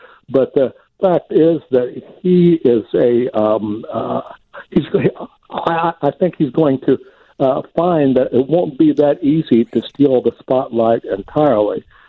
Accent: Middletown, Ohio, United States; You know, I come from Middletown, Ohio, a hillbilly elegy country there.

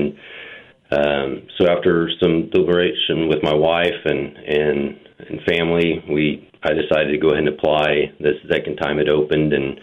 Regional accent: Wichita, Kansas, United States; I grew up in Wichita. Attended Wichita schools, graduated from Northwest High School

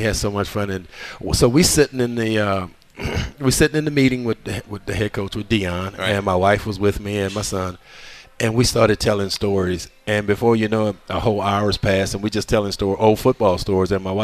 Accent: New Orleans, Louisiana, United States; Even though I'm from New Orleans and love the Saints, but I am always a Falcon at heart.

